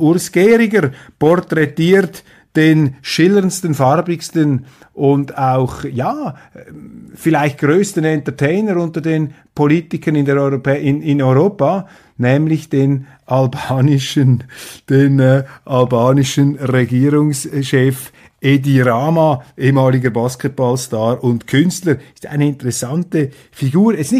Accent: Switzerland; Aber ich argumentiere hier als Schweizer.

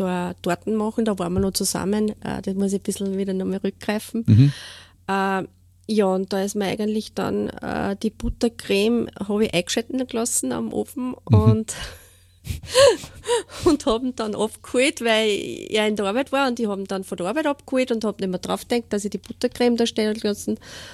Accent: Austria; ich wohne in Steyr, in Münichholz. Ja. Schon eigentlich, ich bin eine waschechte Steirerin.

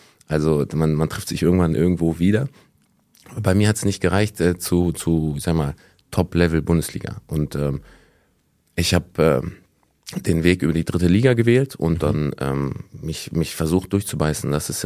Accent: Wuppertal, North Rhine-Westphalia, Germany; da bin ich aufgewachsen in Wuppertal.

